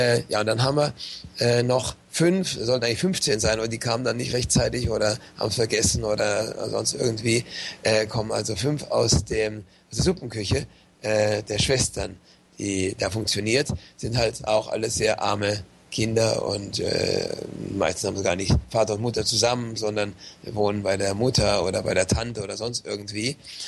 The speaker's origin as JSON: {"language": "German", "country": "Germany", "moved": "yes", "said": "ich bin ja aus Deutschland, stamme aus Deutschland, Diözese Mainz"}